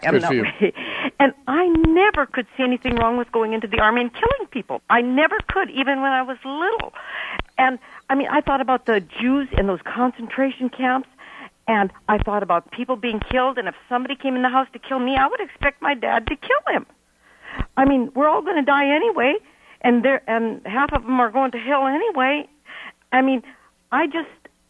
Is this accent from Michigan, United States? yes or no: no; Montana, United States; I was born and raised Mennonite in Montana